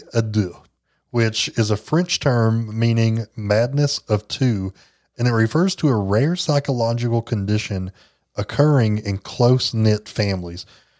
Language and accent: English; England, United Kingdom; I'm from England originally.